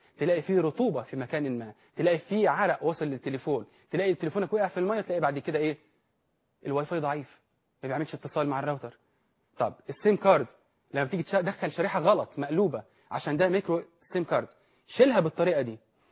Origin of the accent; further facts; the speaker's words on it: Egypt; accent: Egyptian colloquial Arabic; أنا بتكلم باللهجة المصرية العامية،